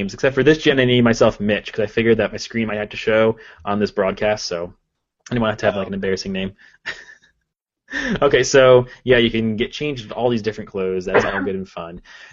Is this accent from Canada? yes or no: no; United States; I'm very American.